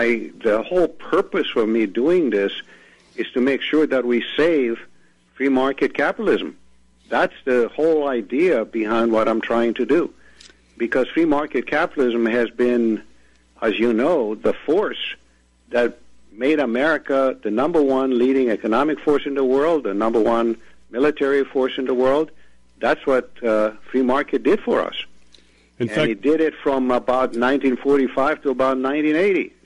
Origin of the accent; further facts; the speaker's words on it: Romania; born there; English is a second language; Well, I was born in, the short version is, I was born in Romania just as the Second World War started. My parents were Romanian.